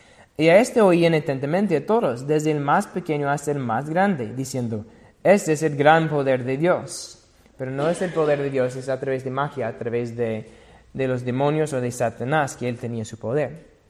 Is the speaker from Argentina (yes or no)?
no; United States; Por ejemplo, yo vengo de Estados Unidos y hay mucho énfasis en la libertad e independencia.